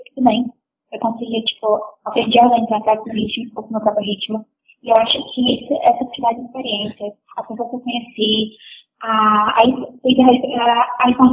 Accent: Fortaleza, Ceará, Brazil; eu tenho 18 anos, sou de Fortaleza do Ceará

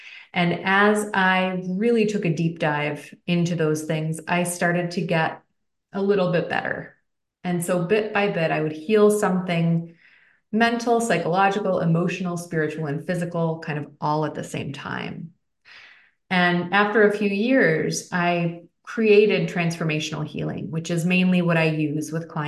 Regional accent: New York, United States; I am from New York. The subway is second nature to me.

